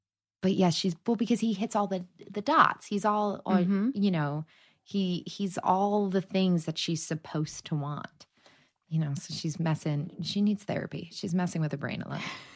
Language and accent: English; Long Island, New York, United States; So I grew up on Long Island and I went to a fancy schmancy private school.